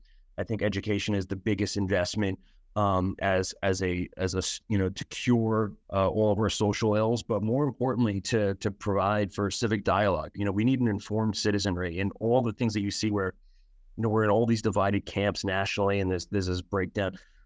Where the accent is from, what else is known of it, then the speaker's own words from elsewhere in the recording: Bayonne, New Jersey, United States; also born or lived in Staten Island, New York; So, I was born in Staten Island, born in Shaolin, grew up in Bayonne in Jersey City.